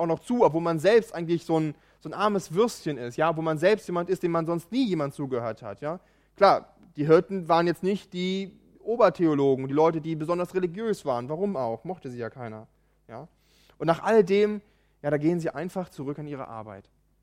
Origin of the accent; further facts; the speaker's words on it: Preetz, Schleswig-Holstein, Germany; Ich komme aus Preetz übrigens.